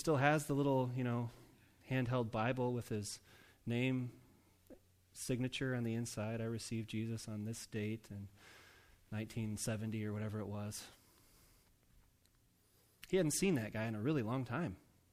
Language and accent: English; Rockford, Illinois, United States; was also from Rockford, my hometown, which is about an hour from Chicago.